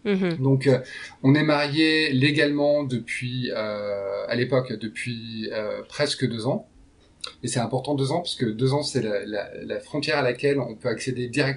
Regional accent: France; also born or lived in Paris / Montpellier / Grenoble; now in Santa Monica, United States; j'ai 38 ans, je viens de France. Alors, j'ai passé 10 ans à Paris, mais j'ai habité à Montpellier, à Grenoble

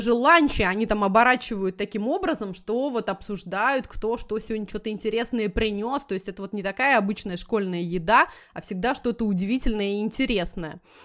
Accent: Moscow, Russia; а я как москвич

